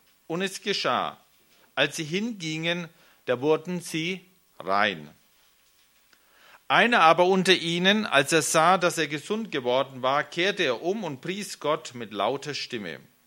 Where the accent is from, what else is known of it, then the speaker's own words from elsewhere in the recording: Bavaria, Germany; bei uns in Franken, also wir sind sehr verwöhnt mit der Sonne, also wir haben dieses Jahr richtig mediterranes Wetter gehabt, jeden Tag Sonne